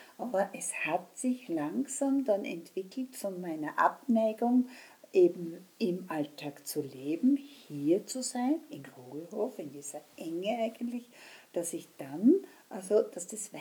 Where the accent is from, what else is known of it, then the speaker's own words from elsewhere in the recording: Upper Austria, Austria; bin ja auch aus Oberösterreich